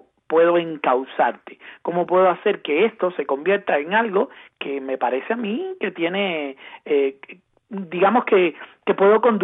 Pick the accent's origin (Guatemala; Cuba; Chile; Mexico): Cuba; Havana; now in Barcelona, Spain; yo soy de La Habana. Ajá. Yo soy del Vedado.